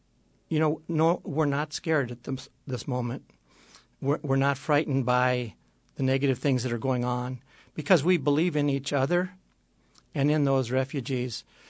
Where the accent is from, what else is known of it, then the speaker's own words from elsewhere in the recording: United States; the people I grew up with in Wells County, the evangelical Christians